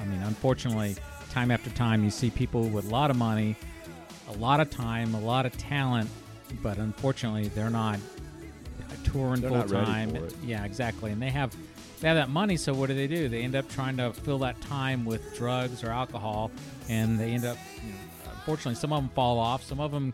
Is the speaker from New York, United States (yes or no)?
no; California, United States; This is a punk rock band from Hermosa Beach, California, my home state.